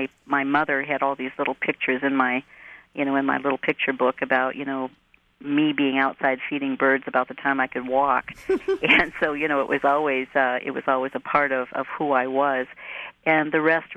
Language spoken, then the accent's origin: English; Antigo, Wisconsin, United States; also born or lived in Southern California; I'm from Antigo, but we were living in Southern California for a number of years. And then when we moved back in 1990